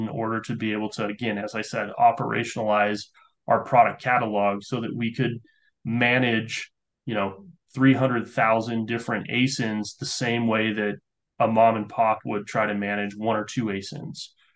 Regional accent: Salt Lake City, Utah, United States; And I was born and raised in Salt Lake City. I went to the University of Utah

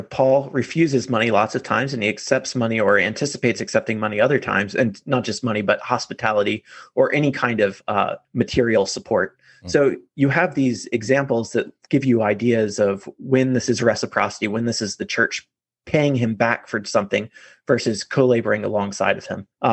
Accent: Virginia, United States; now in Sunnyvale, United States; I came from Virginia, but I've been here in Sunnyvale, California for the past 11 years, almost 12 years.

